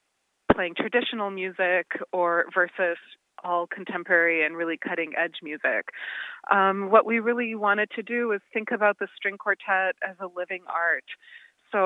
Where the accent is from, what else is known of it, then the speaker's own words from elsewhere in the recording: Toronto, Ontario, Canada; I grew up in Toronto, and then I studied at Juilliard for my undergrad and master's degrees.